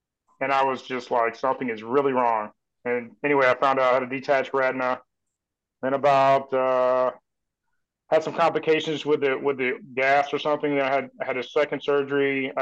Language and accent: English; Georgia, United States; born there; also born or lived in Florida / Wisconsin; now in Missouri, United States; No, Georgia. I was born in Georgia, and then I moved to there, and then I moved away from there in 97, I believe. Yeah. And moved to Florida for 10 years. Then I moved to Wisconsin for 11 or 12 years, and I moved here.